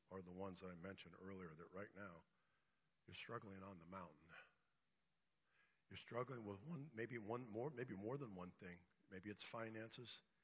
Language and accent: English; United States; I'm thanking God that I was born and raised in America, and I'm glad to be American